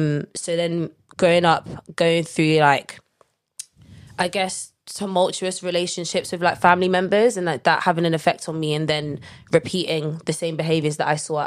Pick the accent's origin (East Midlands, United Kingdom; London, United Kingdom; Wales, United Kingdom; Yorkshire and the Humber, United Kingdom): London, United Kingdom; Growing up, so I grew up in North London, you know, best part of London.